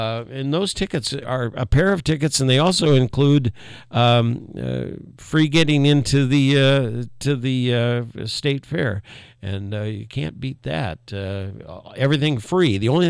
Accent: South Bend, Indiana, United States; I was brought up in South Bend, Indiana, home of Buttigieg, Pete Buttigieg

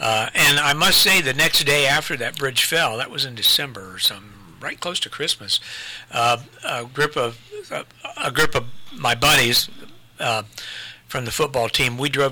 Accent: Portsmouth, Ohio, United States; born there; I originally I was born in Portsmouth.

